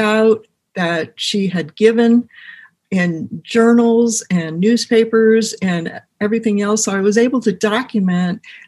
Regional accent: United States; because I'm American, she's American, it was my natural inclination to start researching her.

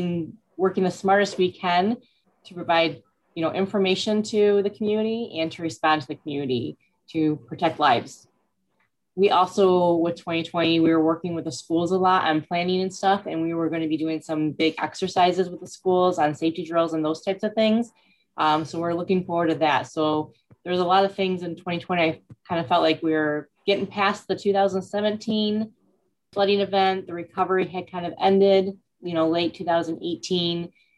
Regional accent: Flint, Michigan, United States; now in Midland, United States; I'm originally from the Oakland County area, Flint area, and then I moved up here to the Midland area and in spring of 2016 after accepting this role here in Midland.

